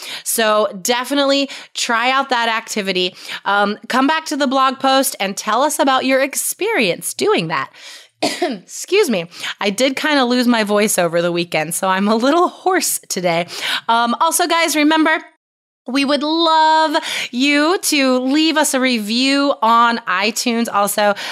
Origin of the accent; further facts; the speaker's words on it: United States; maybe because I'm an American or I live in Portland, Oregon